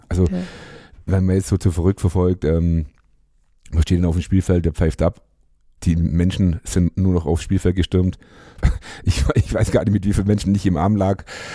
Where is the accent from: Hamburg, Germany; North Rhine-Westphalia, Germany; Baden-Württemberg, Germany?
Baden-Württemberg, Germany; Ulm; Da ich ja auch gebürtiger Ulmer bin und mit 5 Jahren wirklich in dem Verein mit Fußballspielen angefangen habe.